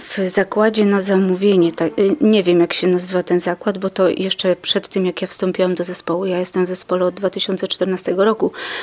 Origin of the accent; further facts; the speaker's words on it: Lublin Voivodeship, Poland; my generalnie to jesteśmy stąd, znaczy swai, jakbyśmy powiedzieli po chachłacku. Swai, czyli pochodzimy raczej z tego zakola, Bugu, tam gdzie mieszkamy w okolicach Janowa Podlaskiego.